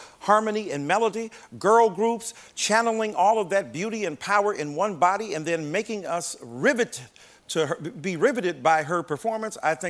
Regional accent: Detroit, Michigan, United States; I am from Detroit.

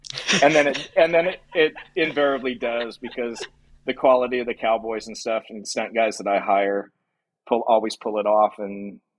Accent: Paso Robles, California, United States; Well, my background is I grew up in Paso Robles. My family, my grandfather, owned a cattle ranch outside of Paso Robles, which we still own.

